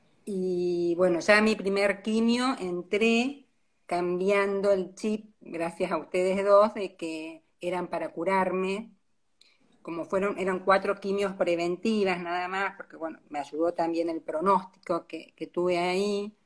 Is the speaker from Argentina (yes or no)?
yes; Río Gallegos, Santa Cruz, Argentina; porque yo vivo en Río Gallegos, que no sé si lo aclaraste, soy de Río Gallegos.